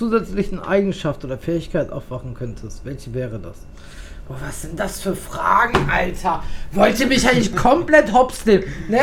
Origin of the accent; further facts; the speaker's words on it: Wiesbaden, Hesse, Germany; born there; Ich bin aufgewachsen, dann bin ich in Wiesbaden geboren.